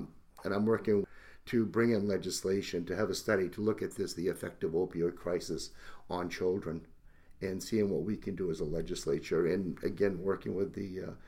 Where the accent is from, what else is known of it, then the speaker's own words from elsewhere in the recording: Concord, New Hampshire, United States; And as a kid growing up in Concord, I remember when the Gallon Office Park was the New Hampshire Hospital, and every one of those buildings was full.